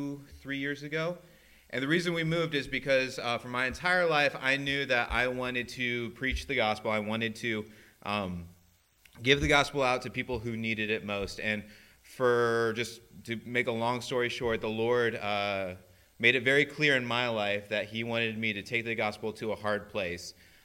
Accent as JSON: {"language": "English", "region": "Florida", "country": "United States", "lives_now": "New Bedford, United States", "said": "I am originally from Florida. Just to give you a little information about myself, I've lived there for about 25 years."}